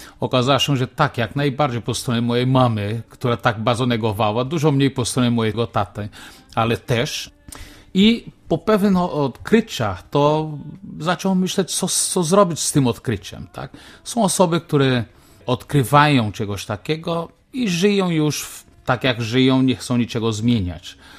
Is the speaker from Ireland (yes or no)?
no; Northeast Brazil, Brazil; accent: northeastern Brazilian; Polish is a second language; akcentem północno-wschodniej części Brazylii. Jest to też tak ciekawe, że ja w języku portugalskim mam coraz silniejszy akcent mojego dzieciństwa.